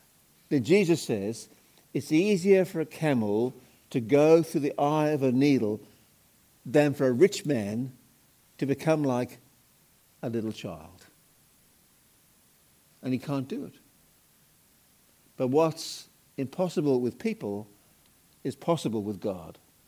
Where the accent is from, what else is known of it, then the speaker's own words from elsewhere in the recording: Liverpool, North West England, United Kingdom; I'm from Liverpool, England, so I love